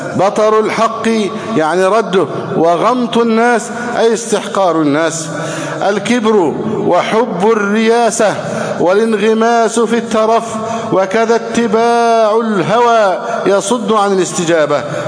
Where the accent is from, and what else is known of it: Egypt